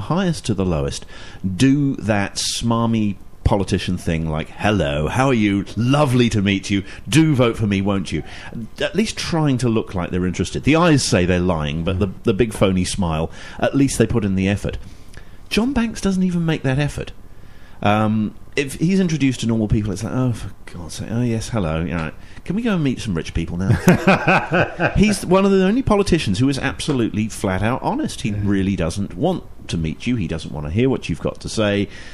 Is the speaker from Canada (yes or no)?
no; Waiheke, Auckland, New Zealand; And when we said, oh, you know, we're from Waiheke